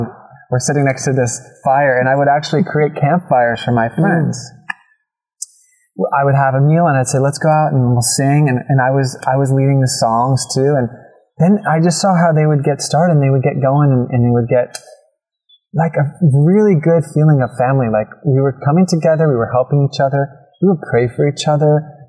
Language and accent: English; New Jersey, United States; I grew up in the Garden State of New Jersey